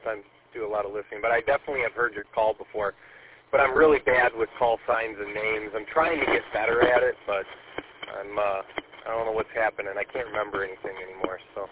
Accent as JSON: {"language": "English", "town": "Shelby Township", "region": "Michigan", "country": "United States", "said": "I'm from Shelby Township."}